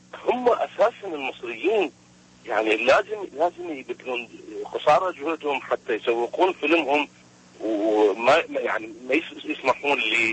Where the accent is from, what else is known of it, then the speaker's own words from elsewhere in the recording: Iraq; يفترض بينا أن يكون صناعة النجم عندنا في العراق في الداخل